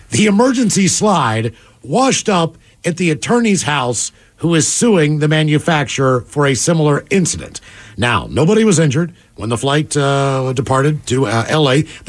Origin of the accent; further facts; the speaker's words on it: West Virginia, United States; I'm from West Virginia. I can't do that.